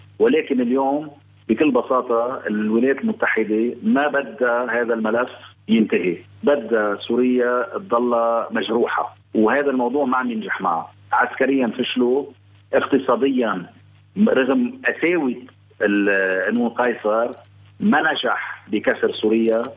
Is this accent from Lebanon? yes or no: yes; Lebanon; ونحن مصلحتنا كلبنانيين أول شيء على المستوى الإنساني أن هالأهل يرجعوا على بيوتهم